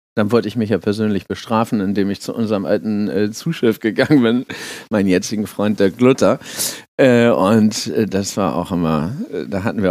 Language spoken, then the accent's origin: German; Hamburg, Germany; also born or lived in Schleswig-Holstein; ich komme aus Hamburg und war auch in Schleswig-Holstein